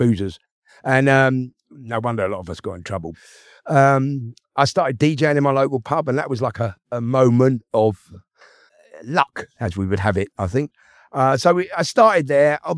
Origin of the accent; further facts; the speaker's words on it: Wembley, London, United Kingdom; also born or lived in Hackney; I was born in Hackney, moved rapidly to Wembley from there. I grew up in Wembley.